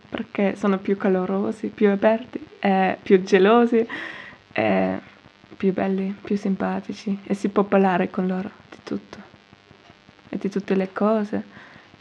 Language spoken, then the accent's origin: Italian; Sicily, Italy; moved away; Al più presto possibile vorrei ritornare, che è la mia terra, il mio paese